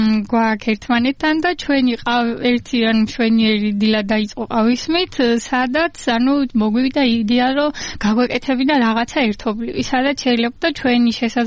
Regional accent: Apeni, Kakheti, Georgia; არა აფენიდან ვარ ისეც ლაგოდეხს ეკუთვნის

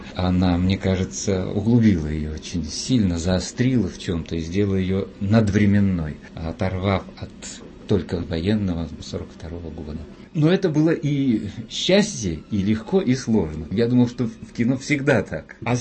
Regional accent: Urals, Russia; accent: Ural; Меня не приняли, как мне сказали, что у меня говор уральский.

